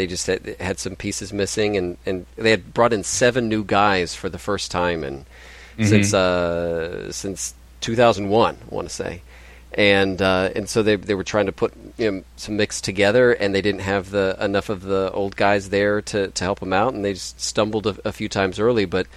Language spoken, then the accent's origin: English; Houston, Texas, United States; I grew up in Houston, so I was a Rockets fan growing up